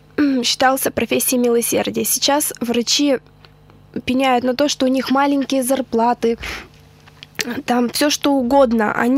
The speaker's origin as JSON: {"language": "Russian", "town": "Kosa", "region": "Perm Krai", "country": "Russia", "lives_now": "Perm, Russia", "said": "я последнее время живу в Перми. Я сама родом с Кудымкера, с Коми-Пермяцкого автономного округа. То есть, получается, с села Косы."}